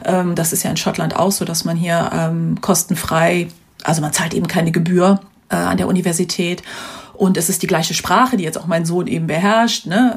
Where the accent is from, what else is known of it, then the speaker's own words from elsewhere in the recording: Germany; woher kommst du? Und ganz häufig ist dann da eine positive Reaktion, wenn ich dann sage Deutschland